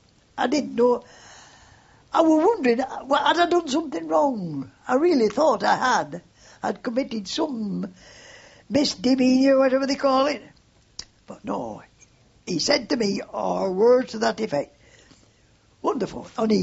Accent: Oldham, North West England, United Kingdom; Where in Manchester? Well, it's not Manchester. It's Oldham.

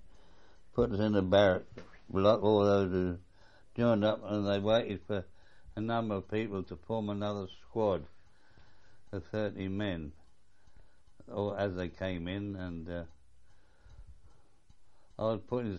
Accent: Bermondsey, London, United Kingdom; born there; I was born in Bermondsey, London, on the 19th of the 7th, 1915.

